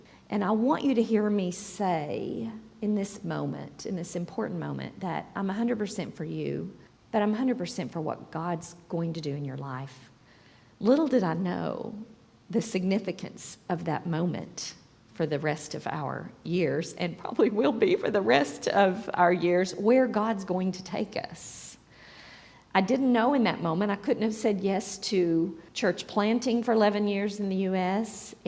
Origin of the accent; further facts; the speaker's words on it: Knoxville, Tennessee, United States; I am from Knoxville, like Chris was saying, grew up there, and my husband and I, Larry, he's also from Knoxville, we met during college